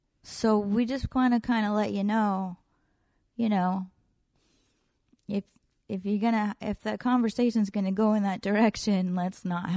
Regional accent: New Hampshire, United States; I'm just some girl that barely leaves her apartment. I grew up in New Hampshire. I'm not religious. I wasn't bar mitzvahed.

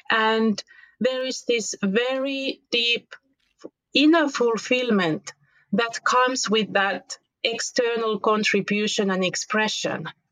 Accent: Finland; English is a second language; I am from Finland myself.

